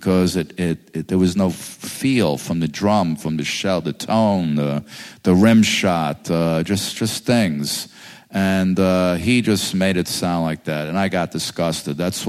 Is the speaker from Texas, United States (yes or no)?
no; Brooklyn, New York, United States; he's from the Bronx, they're from Queens, I'm from Brooklyn.